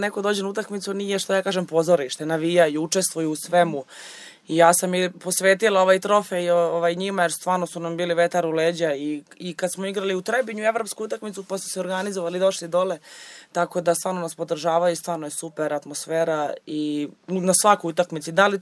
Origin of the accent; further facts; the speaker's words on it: Vranje, Southern and Eastern Serbia, Serbia; ja sam iz Vranja, Vranje je mali grad